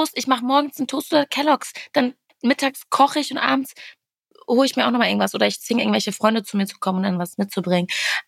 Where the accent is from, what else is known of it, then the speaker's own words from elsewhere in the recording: Wattenscheid, North Rhine-Westphalia, Germany; Ich ziehe nach Wattenscheid zurück. Ich ziehe dahin zurück, wo ich herkomme.